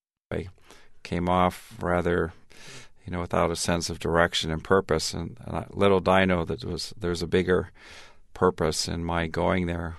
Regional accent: Tanzania; also born or lived in Minnesota, United States; Well, I grew up in Tanzania. I was born in Minnesota, Garrison Keillor stock, Minnesota Norwegian Lutheran. But when I was 3 months old, my parents went to Tanzania.

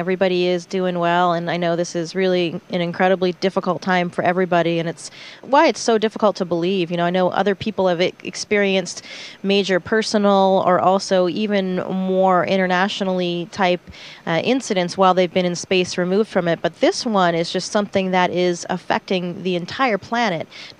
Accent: Maine, United States; coming back down over my home state of Maine.

